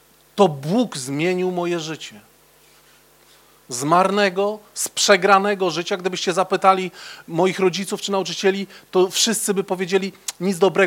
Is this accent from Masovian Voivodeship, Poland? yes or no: yes; Pruszków, Masovian Voivodeship, Poland; Pochodzę z Pruszkowa, to jest miasto słynne z koszykówki, to wiecie o tym. Ale nie tylko z koszykówki, także z innych rzeczy.